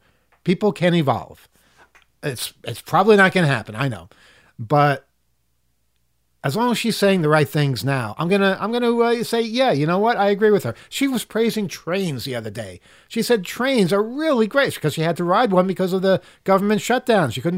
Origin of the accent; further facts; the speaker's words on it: New York, United States; You know, being a New Yorker, I can see the corruption immediately.